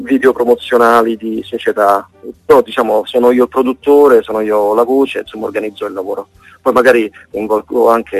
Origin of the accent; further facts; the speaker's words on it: Rome, Lazio, Italy; romano, quindi diciamo io ho un curriculum abbastanza lungo in questo senso, perché ho 43 anni che sono romano